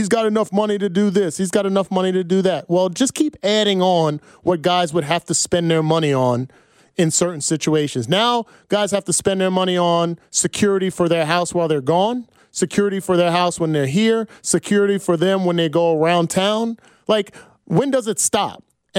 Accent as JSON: {"language": "English", "region": "New Jersey", "country": "United States", "tie": "born or raised there", "said": "I grew up in Jersey, North Jersey, 5 minutes from New York City."}